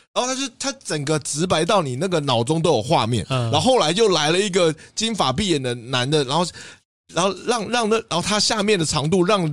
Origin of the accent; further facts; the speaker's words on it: Taiwan; 日本漫画家真的影响我们台湾人也是很